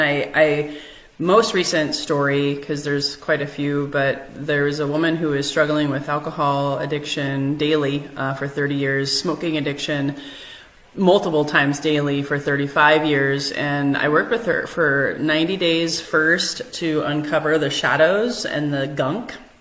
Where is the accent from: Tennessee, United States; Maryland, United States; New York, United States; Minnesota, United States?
Minnesota, United States; Minneapolis; And I may be a little sensitive to this right now because of what's happening in Minneapolis, my hometown.